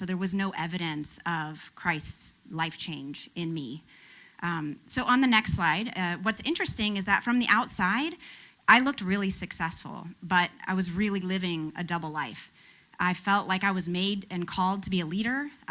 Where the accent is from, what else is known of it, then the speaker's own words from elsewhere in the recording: the South, United States; growing up in the Bible Belt